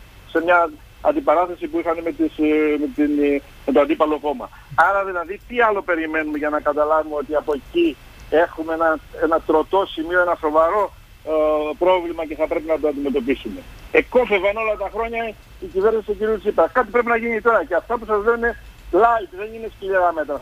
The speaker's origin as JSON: {"language": "Greek", "town": "Megali Vrysi", "country": "Greece", "tie": "born there", "said": "Έχω γεννηθεί στη μεγάλη βρύση."}